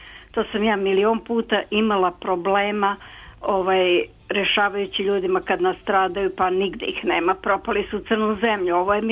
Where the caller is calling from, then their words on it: Zrenjanin, Vojvodina, Serbia; Ja sam iz Renjanina, evo jedno žensko.